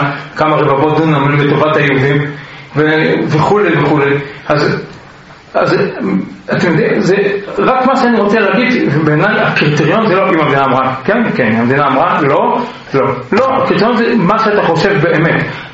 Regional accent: Tel Aviv, Tel Aviv District, Israel; אני יליד רמת אביב

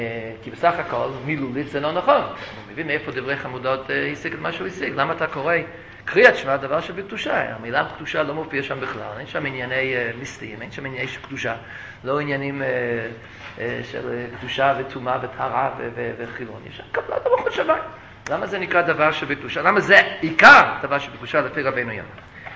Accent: New York, United States; אבל כשהייתי ילד, אז בבוקר, כיתה א', כיתה ב', אז היינו עומדים, שמים יד על הלב, והיינו אומרים שאנחנו מצרים נאמנות לדגל ארצות הברית.

